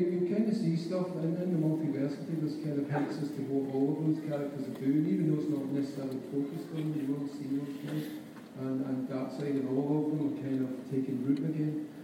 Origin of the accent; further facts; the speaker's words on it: Scotland, United Kingdom; It kind of is because we're both Scottish.